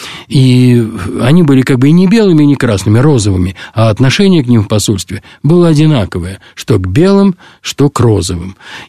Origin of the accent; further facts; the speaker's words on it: Bulgaria; я рос за границей, я рос в Болгарии в тот советский период. Так, отец у меня болгарин, мама русская, отец был болгарский военный.